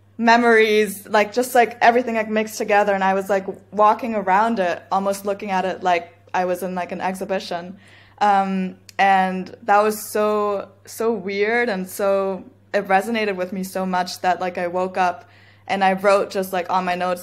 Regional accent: Berlin, Germany; through growing up in Berlin. So, you know, here in the city, like you walk down the streets and you just hear techno or house music

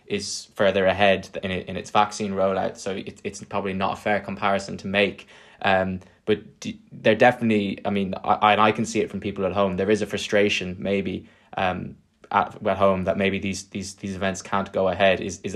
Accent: Ireland; now in United Kingdom; as an Irish person who's come back to the UK quite recently

